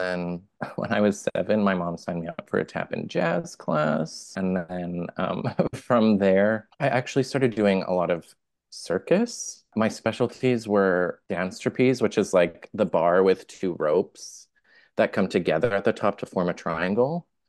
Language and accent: English; Vancouver, British Columbia, Canada; I was born and live in Vancouver, BC, in Canada, which is on the unceded ancestral territories of the Musqueam, Squamish, and Tsleil-Waututh First Nations.